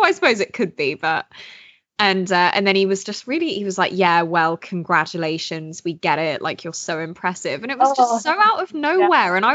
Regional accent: United Kingdom; because we're so British about money

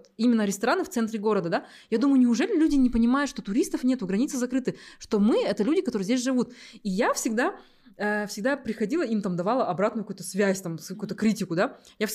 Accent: Almaty, Kazakhstan; Я на него смотрю, говорю: «Да, я из Алматы».

